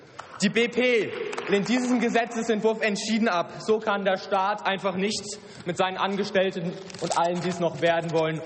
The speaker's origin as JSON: {"language": "German", "town": "Weimar", "region": "Thuringia", "country": "Germany", "said": "Ich komme aus Weimar, ich habe die DDR erlebt"}